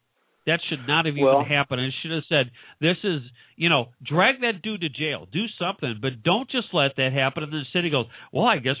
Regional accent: St. Louis, Missouri, United States; Look, I came from St. Louis.

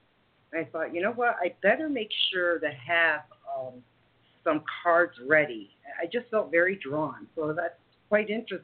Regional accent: Bethel, Connecticut, United States; I was born in Norwalk and raised most of my life in a small town called Bethel, which is on the border of New York.

